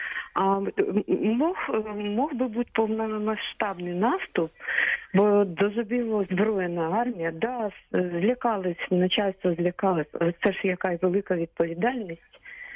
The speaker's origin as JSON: {"language": "Ukrainian", "region": "Kyiv", "country": "Ukraine", "said": "я киянка."}